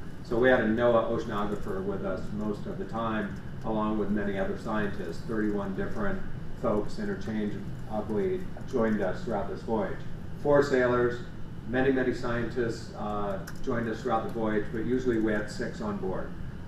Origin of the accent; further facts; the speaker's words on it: Iowa, United States; I got to tell my story about growing up in Iowa as a kid, a long way from the ocean.